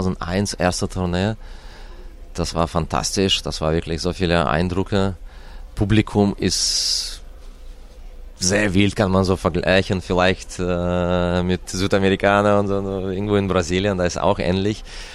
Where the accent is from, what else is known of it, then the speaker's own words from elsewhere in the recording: Russia; Ja, Russland ist meine Heimat.